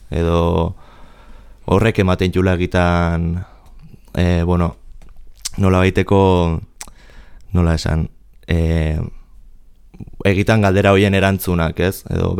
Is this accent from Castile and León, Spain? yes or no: no; San Sebastián, Basque Country, Spain; born there; Donostian, Donostiko ospitalean